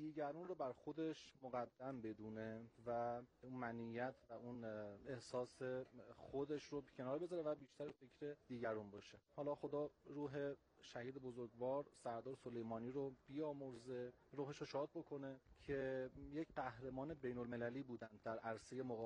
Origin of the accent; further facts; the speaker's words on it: Iran; من به عنوان یک ایرانی